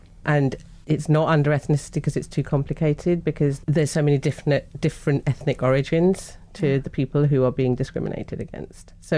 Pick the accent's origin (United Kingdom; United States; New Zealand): United Kingdom; I'm of Asian origin, but as you can tell from my voice, I'm very British.